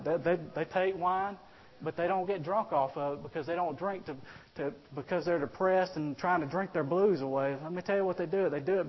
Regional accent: Roanoke, Alabama, United States; I never went into a Walmart and saw any beer in my hometown of Roanoke, Alabama.

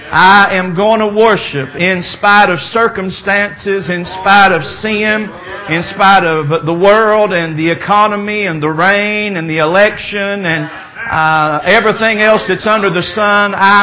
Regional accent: Knoxville, Tennessee, United States; Well, he could have left off that I'm from Knoxville, Tennessee, till after I got through preaching.

